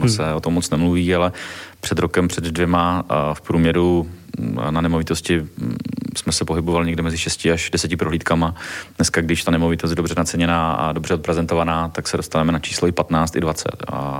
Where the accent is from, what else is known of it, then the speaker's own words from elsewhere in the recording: Moravia, Czechia; vzhledem tomu, že jsem původem z Moravy a mám tam spoustu i známých